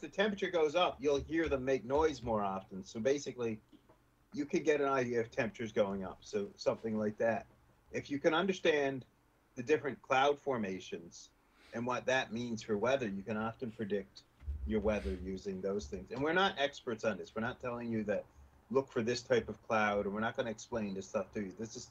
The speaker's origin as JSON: {"language": "English", "region": "Newfoundland and Labrador", "country": "Canada", "tie": "born or raised there", "also_born_or_lived": "Nova Scotia", "said": "growing up in Newfoundland and living in Nova Scotia, it was pretty accurate."}